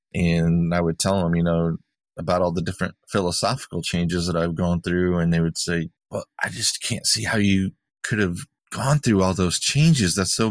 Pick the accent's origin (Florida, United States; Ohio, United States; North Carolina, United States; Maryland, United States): Ohio, United States; Willard; relocated from Willard, Ohio, my hometown, all the way down to Texas.